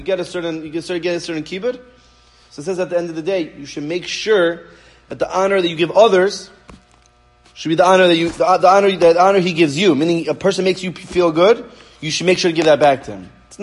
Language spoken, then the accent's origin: English; Queens, New York, United States; And I'm telling you, every time I go to Queens, I'm from Queens. I go visit my parents, this and that, and mamish find gems there.